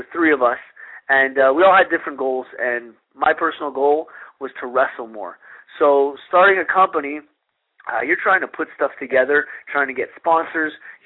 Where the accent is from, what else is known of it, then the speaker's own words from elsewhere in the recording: Montreal, Quebec, Canada; I'm from Montreal, Quebec, Canada. Now, Quebec right. is very French